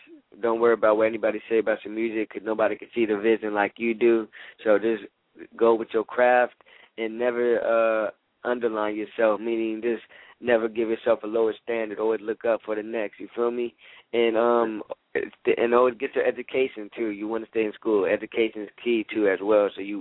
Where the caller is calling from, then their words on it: Atlanta, Georgia, United States; So I'm calling from Atlanta.